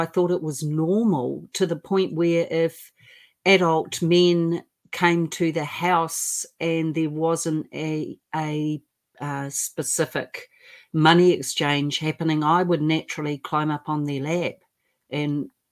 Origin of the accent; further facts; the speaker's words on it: New Zealand; And I am from New Zealand, by the way, not Australia.